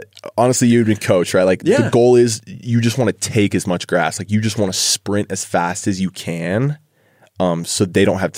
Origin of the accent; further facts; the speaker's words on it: Holladay, Utah, United States; Yeah, Jason, it was fun growing up in Holiday. So I actually grew up playing Skyline football, right?